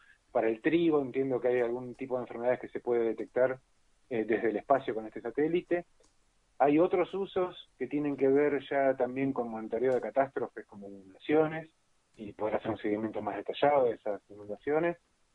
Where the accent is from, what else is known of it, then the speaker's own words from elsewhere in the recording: Argentina; la verdad que es un orgullo como argentino